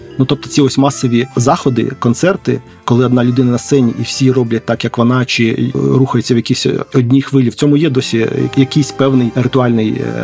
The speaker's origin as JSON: {"language": "Ukrainian", "town": "Sumy", "region": "Sumy Oblast", "country": "Ukraine", "tie": "born or raised there", "said": "Схожі процеси відбувалися тоді і в моїх рідних Сумах. Я бував на канікулах у бабусі своєї, але я там не чув народних пісень."}